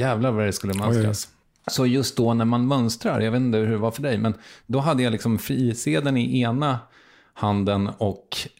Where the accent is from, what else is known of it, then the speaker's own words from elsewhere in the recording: Strängnäs, Södermanland, Sweden; det fanns en fest i Strängnäs också där jag är uppvuxen